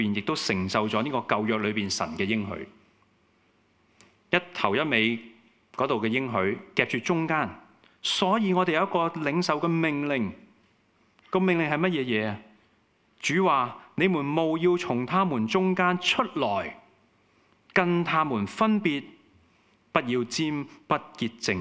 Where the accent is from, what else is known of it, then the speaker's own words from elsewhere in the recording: Hong Kong; 我们香港人很喜欢吃，我们很多时候就追逐美食